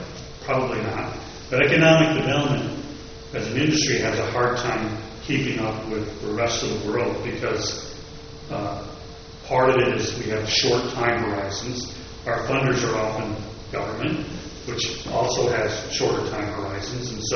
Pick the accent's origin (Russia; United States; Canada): United States; Illinois; I remember years ago when I worked in my hometown in Illinois